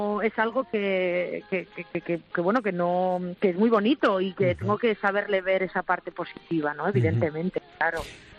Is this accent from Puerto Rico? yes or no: no; Catalonia, Spain; me he quedado más en mi tierra, en Cataluña